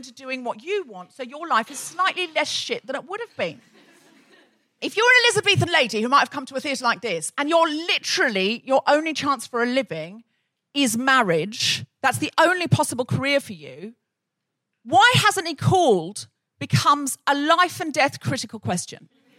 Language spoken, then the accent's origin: English; Australia; She's someone I grew up with in Australia.